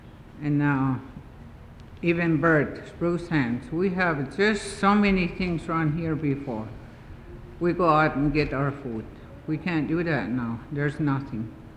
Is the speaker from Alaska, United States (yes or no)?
yes; Chitina, Alaska, United States; I'm from Chitna, Alaska.